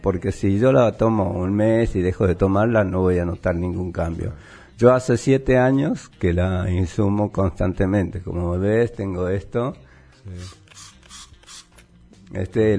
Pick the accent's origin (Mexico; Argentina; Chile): Argentina; Belén, Catamarca; born there; now in Mar del Plata, Argentina; Vivo en Mar del Plata, yo nací en Catamarca, en Belén